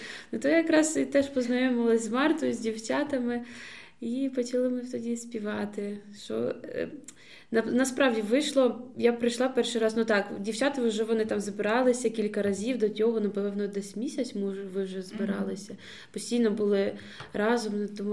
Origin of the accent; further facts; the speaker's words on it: Dobropillia, Donetsk Oblast, Ukraine; Я з Добропілля Донецької області, і ми якраз водили вертеп.